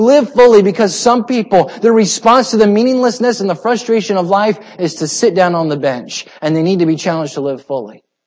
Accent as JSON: {"language": "English", "region": "Iowa", "country": "United States", "tie": "born or raised there", "said": "I grew up in Iowa. I had relatives that had hog confinements."}